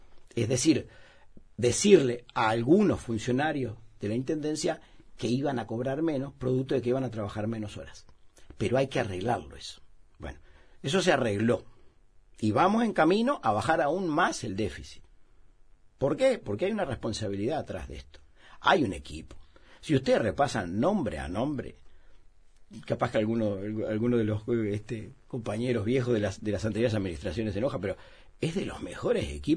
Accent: Montevideo, Uruguay; somos muy los montevideanos somos muy del pedacito de vereda que vivimos nosotros acá.

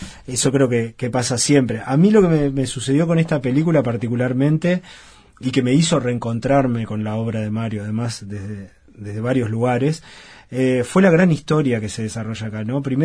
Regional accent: Uruguay; poder hablar de nosotros como uruguayos, como sociedad

